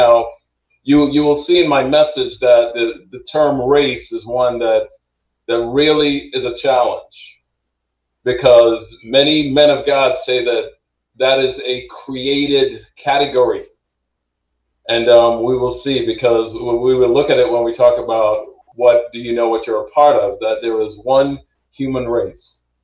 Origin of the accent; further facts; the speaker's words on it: Jamaica; also born or lived in New York City, United States; now in United States; I was born in New York City to parents of Jamaican heritage. I was raised in Jamaica from 1966 to 1979. You know, the island of Jamaica, Jamaica's a Caribbean island, and I don't have much of an accent